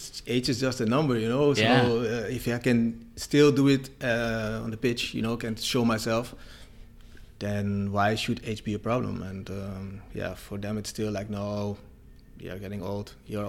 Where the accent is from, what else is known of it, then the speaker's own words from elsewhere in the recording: Netherlands; moved away as an adult; now in Basel, Switzerland; I'm from Holland. I'm 38 years old.